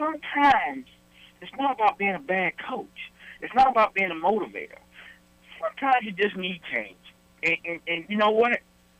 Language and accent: English; Charlotte, North Carolina, United States; Man, you know, you know I'm from Charlotte. I was born here.